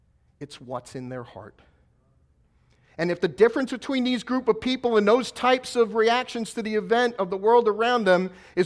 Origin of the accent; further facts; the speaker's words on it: New York City, New York, United States; And as a New Yorker, that was a personal thing to watch.